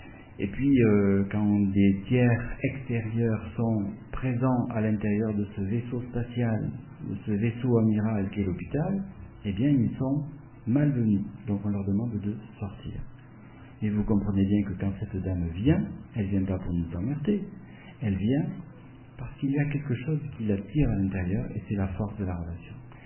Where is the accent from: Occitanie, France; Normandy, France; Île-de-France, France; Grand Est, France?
Normandy, France; Eh ben, je viens de Normandie, là.